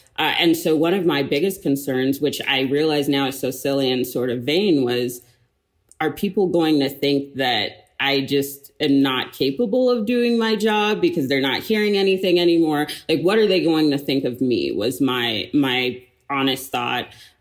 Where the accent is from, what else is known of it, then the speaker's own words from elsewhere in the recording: Anchorage, Alaska, United States; I grew up in Anchorage, Alaska, as a child